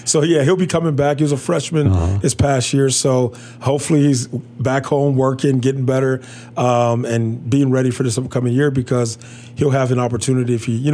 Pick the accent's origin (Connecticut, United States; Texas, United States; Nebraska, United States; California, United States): Texas, United States; Houston; you know, we're from the Houston area